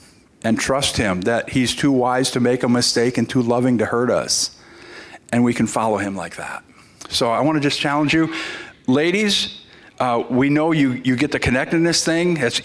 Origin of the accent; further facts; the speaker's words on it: Minnesota, United States; Now, see, I know all about this because I'm from Minnesota.